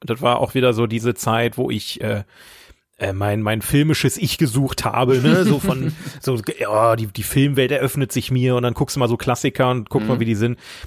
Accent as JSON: {"language": "German", "town": "Oberhausen", "region": "North Rhine-Westphalia", "country": "Germany", "said": "der hat in einem Aquarium in Oberhausen gelebt, wo ich herkomme"}